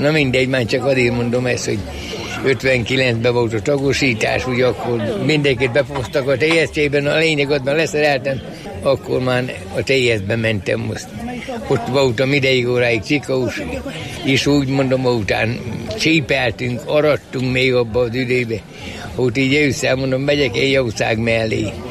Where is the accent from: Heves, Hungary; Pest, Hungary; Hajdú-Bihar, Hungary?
Hajdú-Bihar, Hungary; Balmazújváros; born there; Balmadújvárosban születtem.